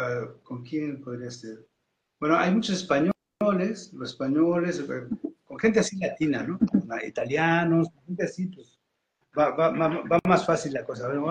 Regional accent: Mexico; accent: Mexican; mi acento es muy mexicano, en francés.

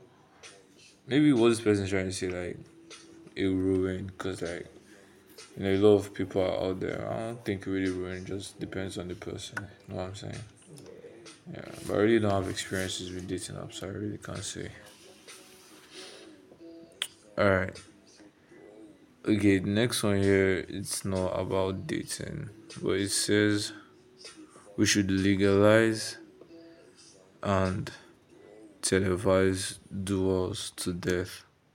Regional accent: Nigeria; Okay, I'm Nigerian, bro. You can't blame me.

